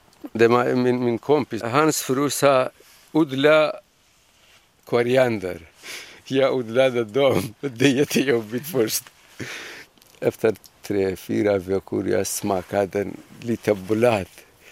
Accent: Kurdistan Region, Iraq; Swedish is a second language; Ja, jag kommer från Kurdistan i Irak. Jag var i Peshmerga nästan 10 år.

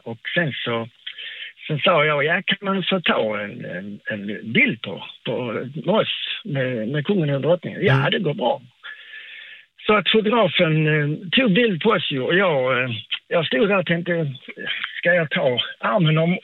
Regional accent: Malmö, Skåne, Sweden; Ja, vi är från Malmö, så.

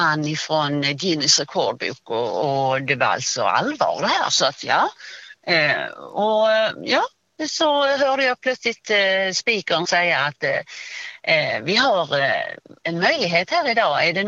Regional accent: Eslöv, Skåne, Sweden; Ja, vi är från Eslöv, sa jag.

